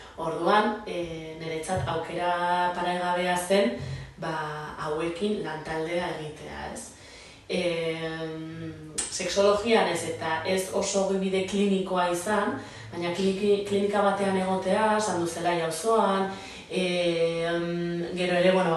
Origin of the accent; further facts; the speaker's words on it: Navarre, Spain; born there; jaiotzez ni Baldorbakoa naiz berez